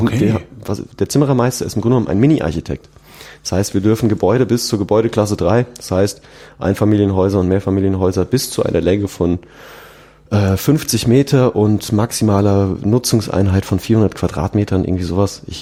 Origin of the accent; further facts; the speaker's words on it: Aschaffenburg, Bavaria, Germany; bei uns in Aschaffenburg auf ein Bierchen eingeladen, in meiner Heimat